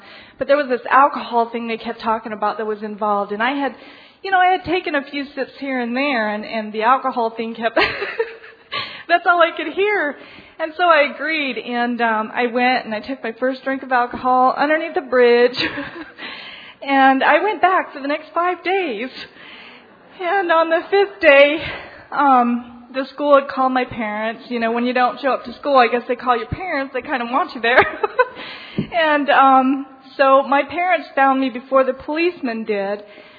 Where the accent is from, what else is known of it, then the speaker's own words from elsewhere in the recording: Mesa, Arizona, United States; I'm from Mesa, Arizona, and I'm an alcoholic.